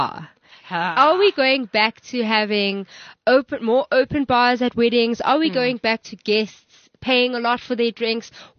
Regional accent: South Africa; Guys, I feel like as a South African, you know what we enjoy.

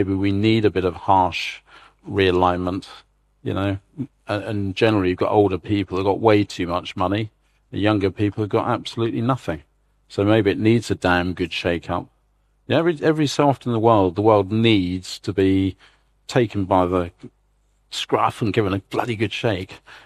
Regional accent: United Kingdom; We're British. We're not German or European. We do not belong in Europe.

